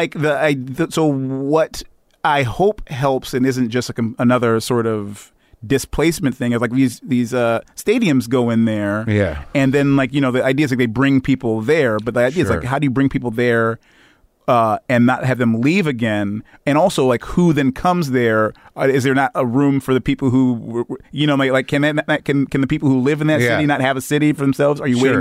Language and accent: English; Detroit, Michigan, United States; He's from Detroit. You know, so we're all from Detroit.